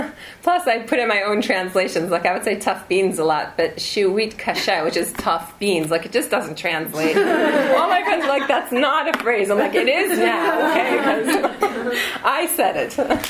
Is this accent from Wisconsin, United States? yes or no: yes; Wisconsin, United States; born there; So Michigan and Wisconsin. I was born in Wisconsin.